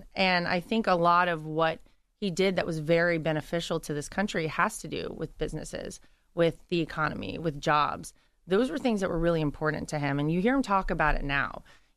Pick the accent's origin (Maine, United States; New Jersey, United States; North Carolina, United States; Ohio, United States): North Carolina, United States; Wilmington; to my hometown of Wilmington. And one thing led to another, and he told me that I was going to be responsible for winning him my home state, mm-hmm, of North Carolina